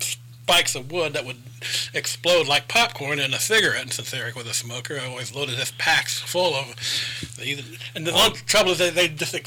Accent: Columbus, Ohio, United States; I'm from Columbus. I know Les.

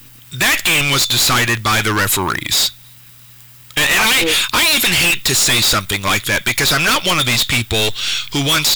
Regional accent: Ohio, United States; I don't have a dog in that fight, except for the fact that I am from Ohio. So obviously I would tend to favor the Ohio team.

